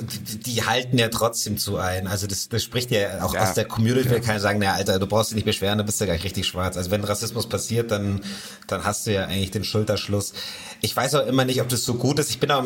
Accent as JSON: {"language": "German", "country": "Germany", "said": "Die alte Diskussion, ich bin Deutscher. Ja, nur weil du einen deutschen Pass hast, macht es nicht Deutsch. Nee, ich habe ja auch eine deutsche Vergangenheit. Also es war eine müßige Diskussion, aber ich bin ein Deutscher."}